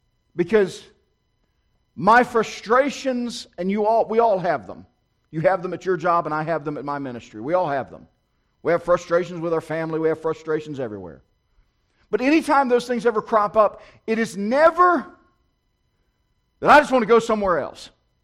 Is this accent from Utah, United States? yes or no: no; Richmond, Virginia, United States; I'm from the Richmond area.